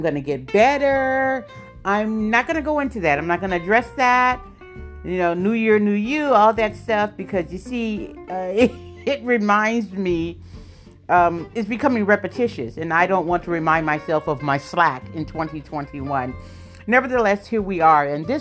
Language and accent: English; the South, United States; now in West Coast, United States; I grew up in a home where we had all cooked meals. We grew up in the South and et cetera. And I have immigrant roots, but we grew up in the South and we were four kids and we always ate home cooked meals.